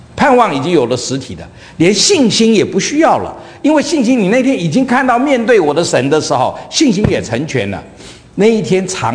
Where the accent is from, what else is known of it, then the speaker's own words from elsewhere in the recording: Fujian, China; 天涯海角，你从四川来，我从福建来